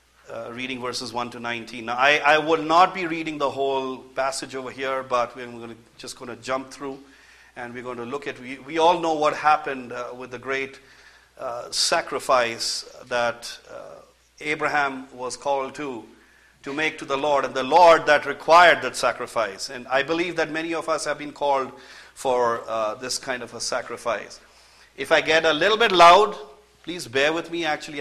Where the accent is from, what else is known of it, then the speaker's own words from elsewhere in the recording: India; now in San Diego, United States; I'm actually from India, but we're settled in San Diego, California.